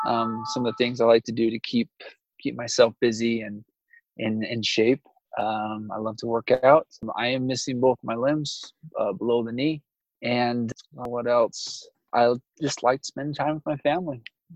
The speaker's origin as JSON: {"language": "English", "town": "Provo", "region": "Utah", "country": "United States", "tie": "born or raised there", "lives_now": "Vernal, United States", "said": "I live on the eastern side of Utah, northeastern Vernal right now. I grew up in Wasatch, on the Wasatch Front, Provo."}